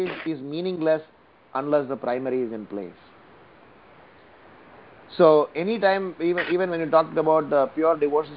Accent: South India, India; now in Navi Mumbai, India; from Navi Mumbai, and I hail from South India.

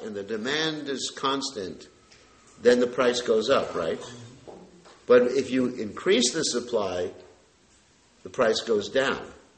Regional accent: New York, United States; And then I said, I'm a Brahmin from New York.

